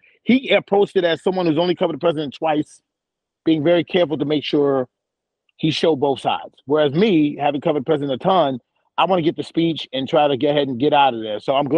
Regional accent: New York, United States; I love Cameron. I'm from New York. It's fine.

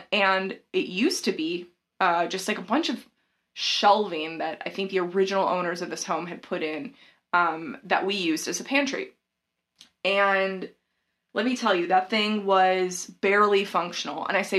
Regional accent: the South, United States; which I've always thought sounded weird because I'm from the South and nobody says

